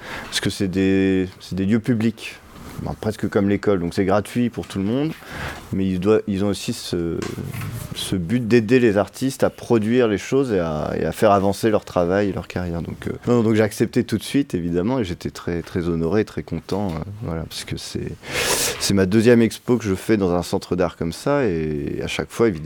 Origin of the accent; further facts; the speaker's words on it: Brest, Brittany, France; Et moi, je viens de Brest où il y a la mer.